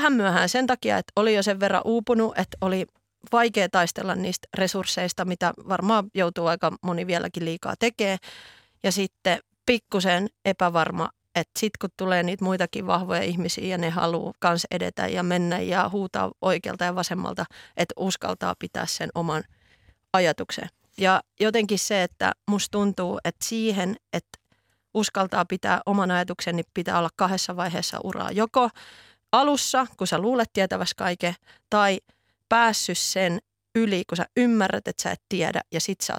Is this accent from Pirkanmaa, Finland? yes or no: yes; Tampere, Pirkanmaa, Finland; mä tuun Tampereelta ja mulla on ollut jo valmiiksi ihan pienestä asti